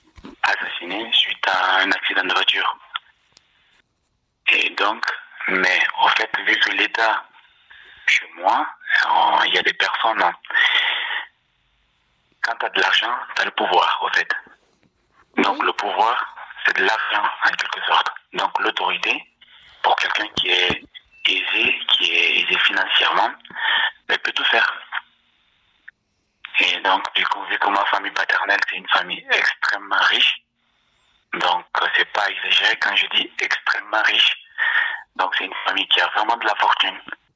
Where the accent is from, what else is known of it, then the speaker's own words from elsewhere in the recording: Guinea; now in France; moi j'ai quitté la Guinée. Donc, j'avais jamais eu l'idée de venir en France ici. Je suis sorti de la Guinée, je suis parti directement dans un pays limitrophe à côté.